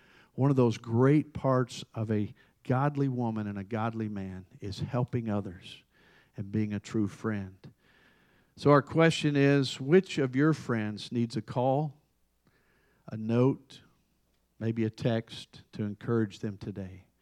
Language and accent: English; Charleston, South Carolina, United States; I said, I'm a pastor from Charleston, South Carolina.